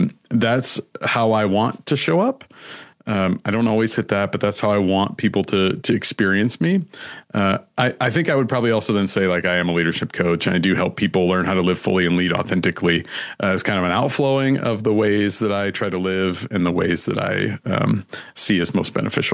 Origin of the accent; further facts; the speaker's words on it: Midwest, United States; I'm from the Midwest and I'm a people pleaser.